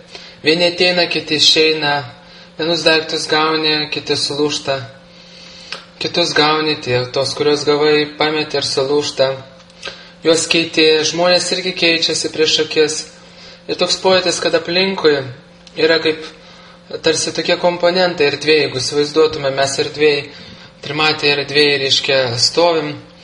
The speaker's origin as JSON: {"language": "Lithuanian", "town": "Kaunas", "region": "Kaunas County", "country": "Lithuania", "tie": "born or raised there", "said": "Aš gimiau Žaliakalnį. Taip. Po to aš gyvenau, reiškia, centre, šventyklai ant Savanorių kalno. Po to aš gyvenau Vilijampolėje. Po to aš dabar gyvenu, reiškia, senamestyje."}